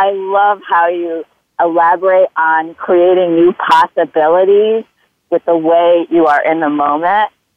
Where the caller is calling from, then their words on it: New York City, New York, United States; I'm calling from New York City.